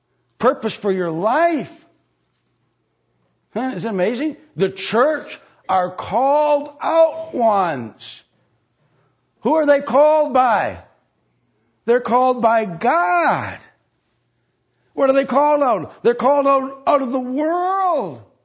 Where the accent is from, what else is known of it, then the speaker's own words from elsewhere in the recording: Delafield, Wisconsin, United States; Okay, that's where I grew up in Delafield.